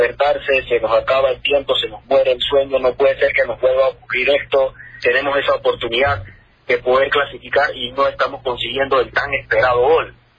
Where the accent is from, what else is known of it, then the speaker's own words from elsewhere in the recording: Panama; pero como panameños